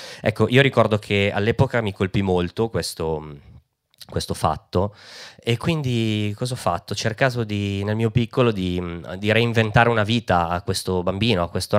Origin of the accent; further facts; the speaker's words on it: Legnano, Lombardy, Italy; Io sono cresciuto in provincia di Milano, io sono di Legnano, e essendo cresciuto lì